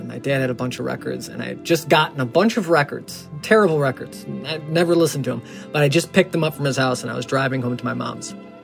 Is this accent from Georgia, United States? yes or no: no; Chicago, Illinois, United States; I'm from Chicago. I am 37 years old.